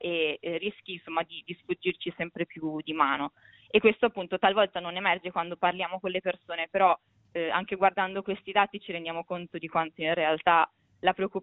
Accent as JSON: {"language": "Italian", "region": "Veneto", "country": "Italy", "said": "io sono veneta e quindi anche personalmente l'ho potuto vedere con i miei occhi"}